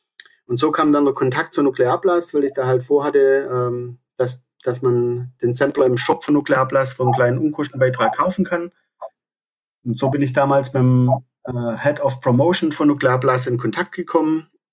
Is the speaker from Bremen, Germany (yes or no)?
no; Aalen, Baden-Württemberg, Germany; also ich komme aus Aalen